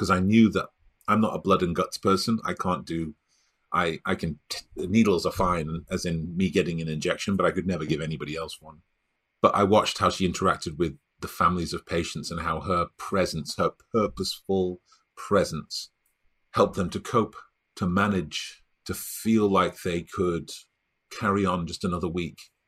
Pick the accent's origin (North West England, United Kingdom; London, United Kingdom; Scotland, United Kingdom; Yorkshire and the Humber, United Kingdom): North West England, United Kingdom; Stockport; I grew up in Stockport, north of England, near Manchester.